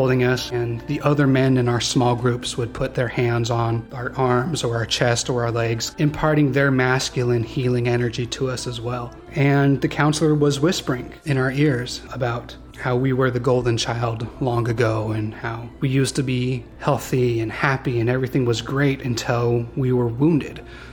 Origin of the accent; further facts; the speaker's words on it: Sacramento, California, United States; I'm a writer from Sacramento.